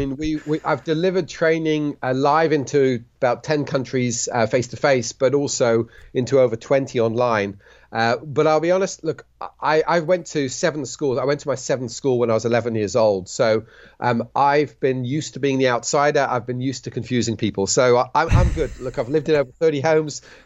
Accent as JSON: {"language": "English", "country": "Switzerland", "tie": "born or raised there", "also_born_or_lived": "United Kingdom", "said": "I was born in the United Kingdom to British parents. I was raised in Switzerland."}